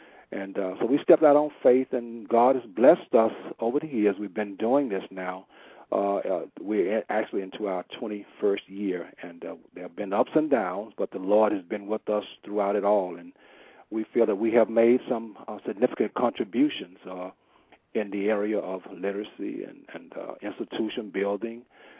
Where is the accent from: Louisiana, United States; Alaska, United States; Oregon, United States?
Louisiana, United States; I grew up in the South, in Louisiana, and, you know, I grew up during the 1950s and the 60s and sort of came of age during the midst of the civil rights struggle.